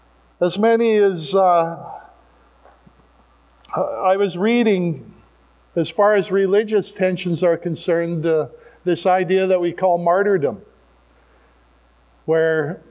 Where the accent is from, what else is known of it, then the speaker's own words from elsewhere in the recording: Alberta, Canada; I grew up in Alberta, where we had the Battle of Alberta between Edmonton and Calgary.